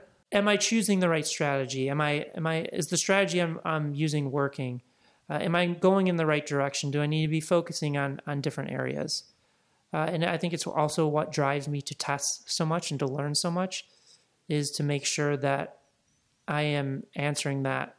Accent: Midwest, United States; also born or lived in Laguna; now in Los Angeles, United States; growing up in the Midwest, and then I lived in Laguna for about 3.5-4 years

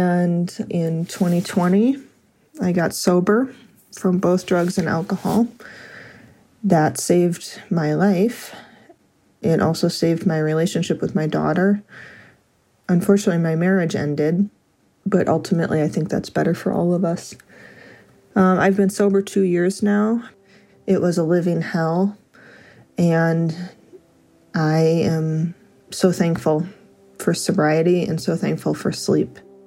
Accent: Idaho, United States; I'm from Idaho.

